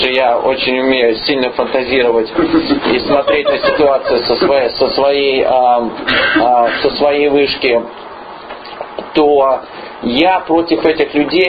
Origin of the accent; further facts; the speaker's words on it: Minnesota, United States; Я из Миннесоты